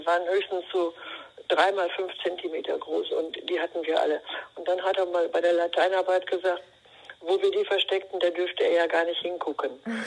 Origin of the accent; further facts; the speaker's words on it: Altenberge, North Rhine-Westphalia, Germany; ich komme nicht aus Münster, ne? Sondern ich bin geboren in Altenberge.